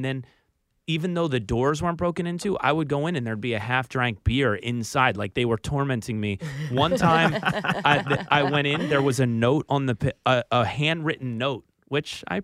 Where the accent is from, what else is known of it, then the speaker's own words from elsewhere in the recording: Philadelphia, Pennsylvania, United States; But yeah, I mean, because I was from Philly and my sphere of influence were poor actors and restaurant people